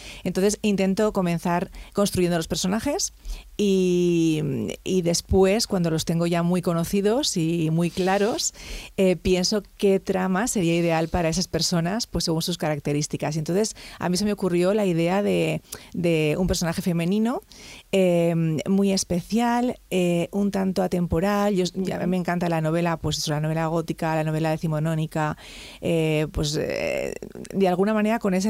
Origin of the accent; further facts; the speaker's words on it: Zaragoza, Aragon, Spain; moved away; yo soy de Zaragoza, llevo muchísimos años, llevo 23 años fuera de aquí, pero al final siempre vuelves pues a tus raíces, ¿no?